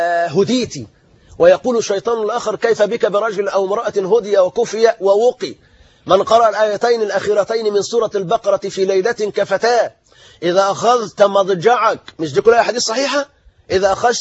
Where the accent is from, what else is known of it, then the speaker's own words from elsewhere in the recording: Egypt; وأن يقي بلادنا مصر وسائر بلاد المسلمين